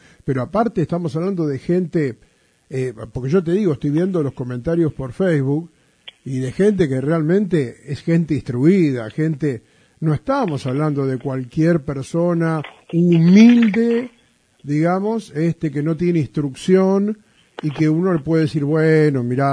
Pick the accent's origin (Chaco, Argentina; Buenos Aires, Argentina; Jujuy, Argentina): Buenos Aires, Argentina; Porque yo no la tengo, soy de Capital Federal. En Capital Federal no, esa mentalidad no existe contra el campo.